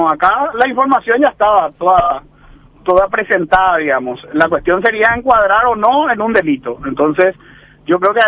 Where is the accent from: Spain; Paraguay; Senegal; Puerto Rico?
Paraguay; Nosotros, por ejemplo, como paraguayos